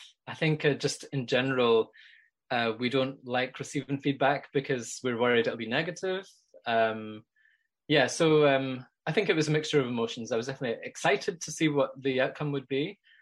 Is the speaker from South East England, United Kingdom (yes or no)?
no; Scotland, United Kingdom; I'm from Scotland.